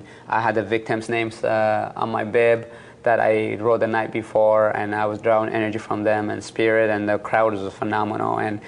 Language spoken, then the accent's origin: English; Eritrea; when you look back to your upbringing, Eritrea, where I was born in Eritrea, people don't have electricity, don't have lights.